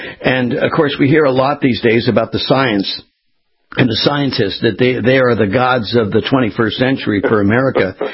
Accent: California, United States; having grown up and born and raised in California, we saw the cycle.

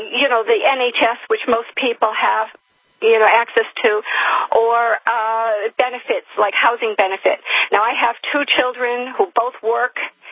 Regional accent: United States; accent: American; now in United Kingdom; I'm an American who's been living in the UK for 28 years. I haven't lost my accent.

